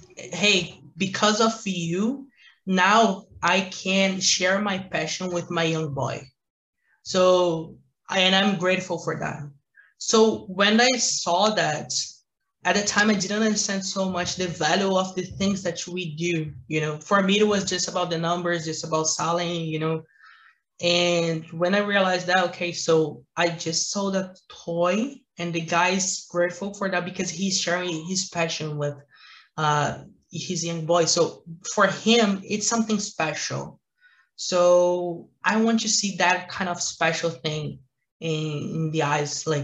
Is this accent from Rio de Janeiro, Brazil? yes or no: yes; Rio de Janeiro, Brazil; English is a second language; now in Toronto, Canada; Like and I'm from Rio, man. Like it's a summer all year. You know, like we go to the beach.